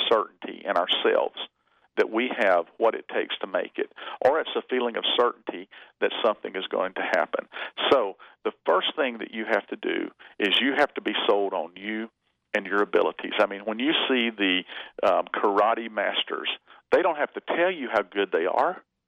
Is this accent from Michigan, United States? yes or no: no; Texas, United States; Well, the other thing is, I'm from Texas, so I'm going to say I've always said dismount a dead horse.